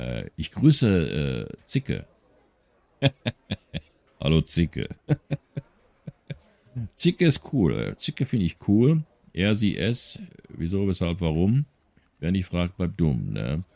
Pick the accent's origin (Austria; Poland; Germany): Germany; North Rhine-Westphalia; Aber ich komme hier aus dem Pott, verdammte Scheiße, ja?